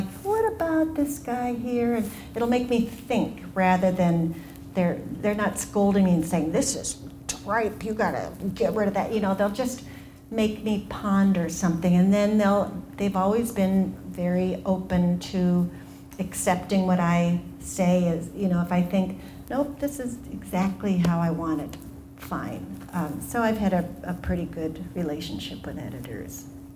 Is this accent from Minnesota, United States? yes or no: yes; Minneapolis, Minnesota, United States; I grew up in South Minneapolis. I went to Morris Park, where I had my most important teacher ever as far as my writing goes, Mr. Spaeth, in 6th grade.